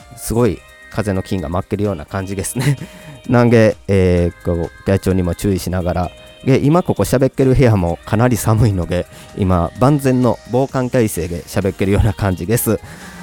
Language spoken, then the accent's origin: Japanese; Kobe, Hyogo, Japan; 出身は兵庫県は神戸市です。で、今住んでるのが愛知県です。